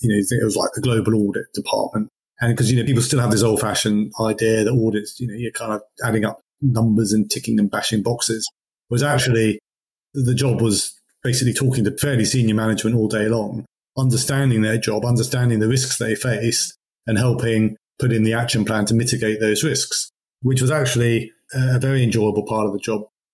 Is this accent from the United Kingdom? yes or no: yes; England, United Kingdom; moved away as an adult; I landed in May and it was, as an Englishman, pretty nice weather.